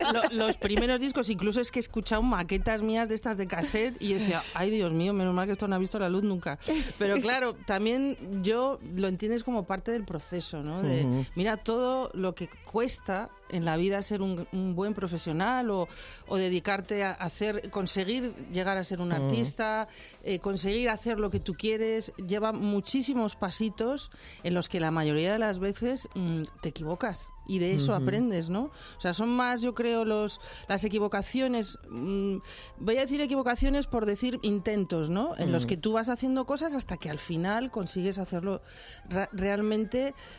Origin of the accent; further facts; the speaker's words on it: Spain; es que yo soy española y quiero cantar en español.